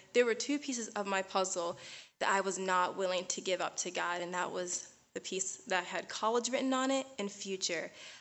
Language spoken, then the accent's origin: English; Pittsburgh, Pennsylvania, United States; I come from Pittsburgh, Pennsylvania, and it's very good to be here with you all tonight.